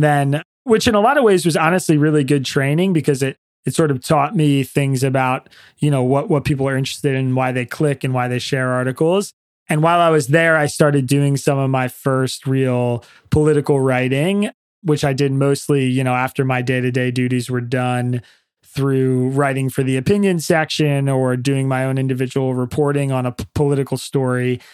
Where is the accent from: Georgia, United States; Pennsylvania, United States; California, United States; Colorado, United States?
Pennsylvania, United States; I grew up in Pennsylvania in Bucks County, PA, which is a bellwether county in a bellwether state, and obviously a really politically divided place.